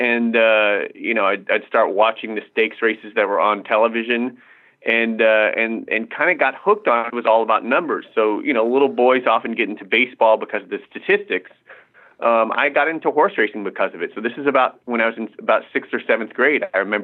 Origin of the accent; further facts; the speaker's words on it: Washington, District of Columbia, United States; I grew up in Washington, D.C. My parents moved there when I was five